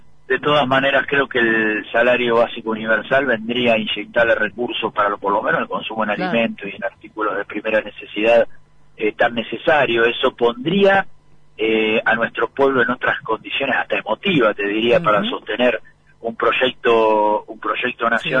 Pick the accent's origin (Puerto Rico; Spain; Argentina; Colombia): Argentina; La Plata, Buenos Aires Province; la plaza del barrio, del seminario mayor, que es donde me crié, en La Plata